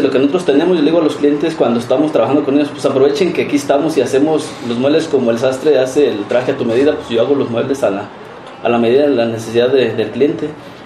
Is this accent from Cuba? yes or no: no; Paso del Alto, Guanajuato, Mexico; Venimos de Paso del Alto, Guanajuato.